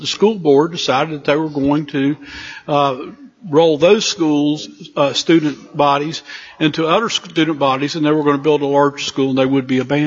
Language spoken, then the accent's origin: English; Concord, North Carolina, United States; This actually came as a request from a lady I grew up with in Concord in Cabarrus County.